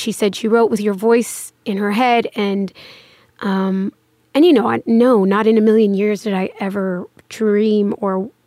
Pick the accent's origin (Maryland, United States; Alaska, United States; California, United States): California, United States; Los Angeles; moved away as an adult; now in New York, United States; In the Valley, in Woodland Hills, Canoga Park.